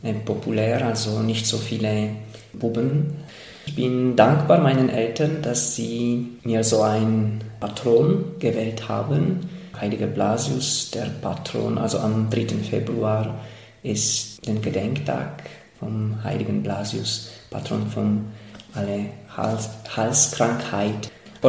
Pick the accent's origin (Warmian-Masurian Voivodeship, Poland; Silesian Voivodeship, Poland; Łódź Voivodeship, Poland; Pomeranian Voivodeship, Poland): Silesian Voivodeship, Poland; first language Polish; German is a second language; bei uns in Polen ganz naturell kommt, weil viele, vor allem in Schlesien, Oberschlesien, woher ich stamme